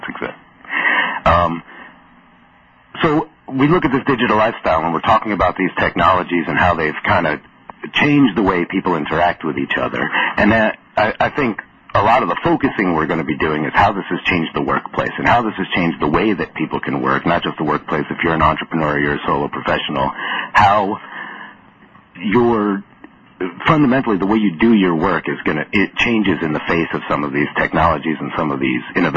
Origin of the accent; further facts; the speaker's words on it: New York, United States; moved away as an adult; also born or lived in New Jersey; now in Arizona, United States; And the fact that I'm from New York and New Jersey, but that the program that I wanted to attend and that I got accepted to was in Arizona, then I made that move